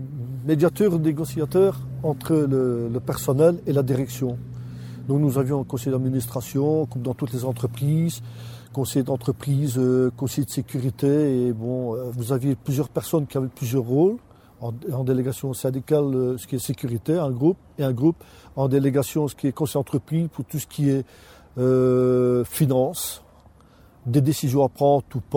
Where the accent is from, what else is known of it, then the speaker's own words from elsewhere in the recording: Anderlues, Wallonia, Belgium; né le 15 du 453 à Saint-Paul. Alors, je suis natif d'Anderlu.